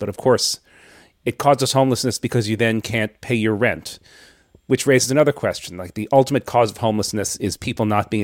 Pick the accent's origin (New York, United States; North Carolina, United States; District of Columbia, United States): District of Columbia, United States; Washington; I grew up in Washington, D.C., and I was 15 years old when Mitch Snyder killed himself.